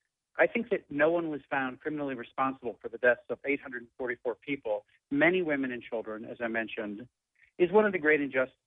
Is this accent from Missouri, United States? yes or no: yes; St. Louis, Missouri, United States; also born or lived in Chicago; I grew up in St. Louis, lived and worked in Chicago for about 7 or 8 years with the Wall Street Journal